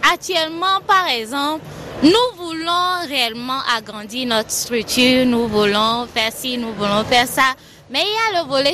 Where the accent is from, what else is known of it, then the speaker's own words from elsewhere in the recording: Togo; le volet de transformation qui n'est pas développé chez nous au Togo